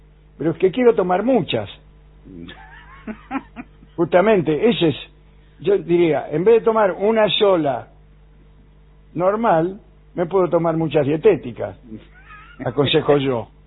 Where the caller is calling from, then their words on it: Buenos Aires, Argentina; de Barracas.